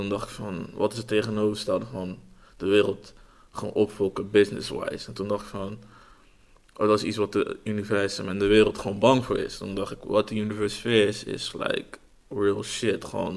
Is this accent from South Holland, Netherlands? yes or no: yes; Rotterdam, South Holland, Netherlands; also born or lived in Den Bosch; 24 jaar nu. Rotterdam, daar kom ik vandaan. Geboren in Den Bosch helaas.